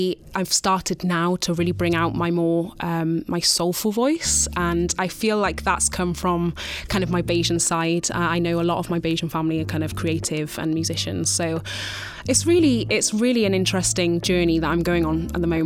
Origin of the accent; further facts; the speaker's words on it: Wales, United Kingdom; I grew up in West Wales, so, very small, close-knit kind of community.